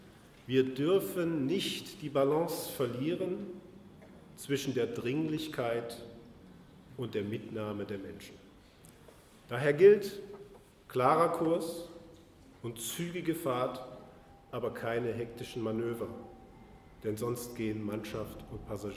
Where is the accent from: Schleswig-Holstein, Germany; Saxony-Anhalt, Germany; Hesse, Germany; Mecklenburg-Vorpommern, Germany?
Hesse, Germany; Ich bin ein Kind der Zonenrandlage. Mein erster Wohnort lag im Werra-Meißner-Kreis, wenige Kilometer von der innerdeutschen Grenze entfernt.